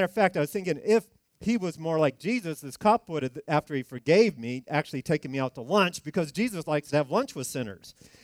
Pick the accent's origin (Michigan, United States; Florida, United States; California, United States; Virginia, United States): California, United States; And so I, you know, grew up in California, commuted on those crazy highways, and we don't drive defensively.